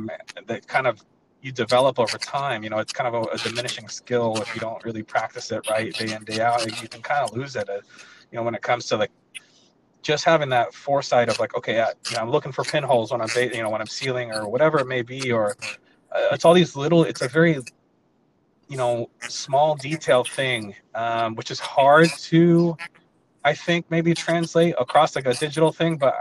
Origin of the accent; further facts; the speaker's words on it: San Francisco, California, United States; I'm from the Bay Area. I was born in San Francisco.